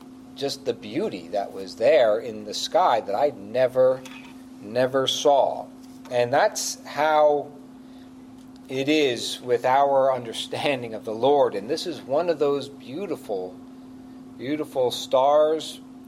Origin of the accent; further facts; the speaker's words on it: Northeast, United States; Now, I grew up in the Northeast, where there's a lot of cities around, a lot of towns close by.